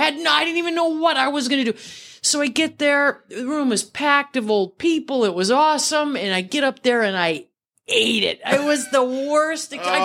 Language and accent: English; Wisconsin, United States; now in Los Angeles, United States; I was moved out from Wisconsin to Los Angeles, got into improv, the Groundlings, and took improv classes.